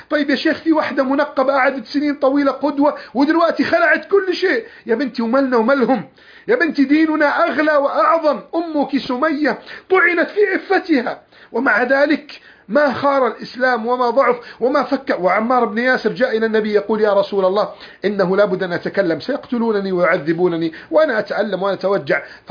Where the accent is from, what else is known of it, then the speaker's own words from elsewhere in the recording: Egypt; وكنت أتمنى لو كنت موجودا الآن في مصر، لكن إن شاء الله إذا بدأ الطيران يرجع سأرجع إلى مصر